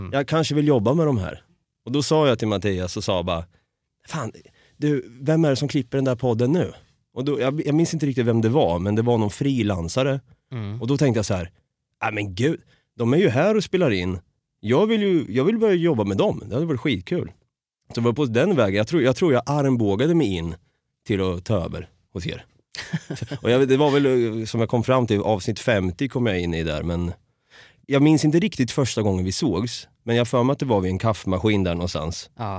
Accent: Norrköping, Östergötland, Sweden; Tänk att jag kommer från Norrköping. Det kanske inte hörs, jag vet inte om det hörs.

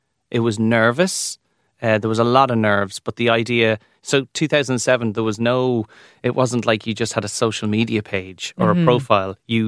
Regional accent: Ireland; I know that came from growing up in the Amdram background here in Ireland.

